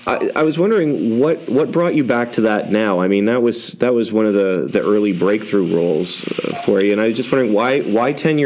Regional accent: Canada; As a Canadian, I had pride there

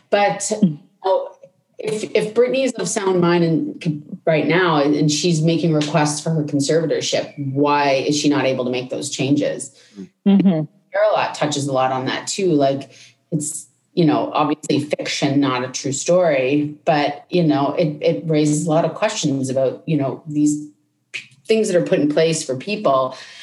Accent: Nova Scotia, Canada; sometimes when I go back to home in Nova Scotia, I'll talk a little bit more like I'm from the East Coast.

